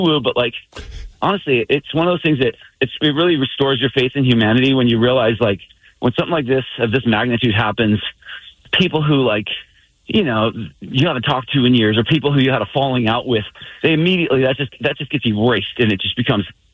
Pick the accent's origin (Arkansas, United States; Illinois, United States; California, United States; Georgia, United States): California, United States; Santa Barbara; I can remember exactly where I grew up in Santa Barbara.